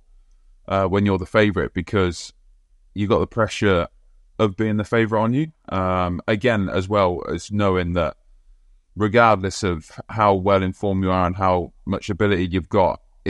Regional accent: England, United Kingdom; as an Englishman

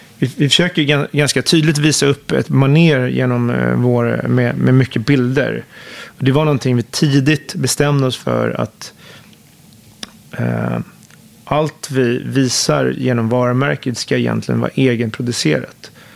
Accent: Stockholm, Stockholm County, Sweden; Och tillbaka till min uppväxt där i Högdalen, som är en förort som...

